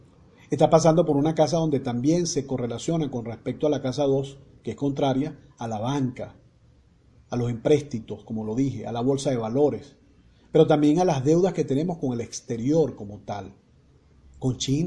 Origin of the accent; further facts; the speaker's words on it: Caracas, Capital District, Venezuela; no solamente lo digo yo como venezolano y como caraqueño